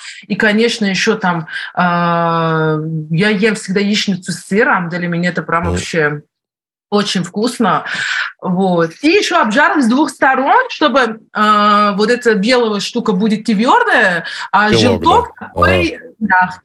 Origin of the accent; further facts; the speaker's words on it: Iran; потому что я же из Ирана, я не могу конкретно сказать